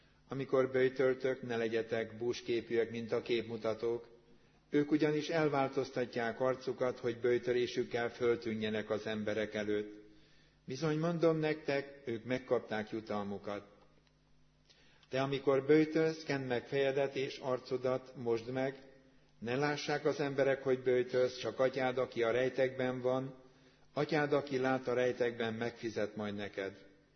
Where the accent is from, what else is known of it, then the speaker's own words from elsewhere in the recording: Rakaca, Borsod-Abaúj-Zemplén, Hungary; born there; a püspök úr szülőfalumban szentelt rakacán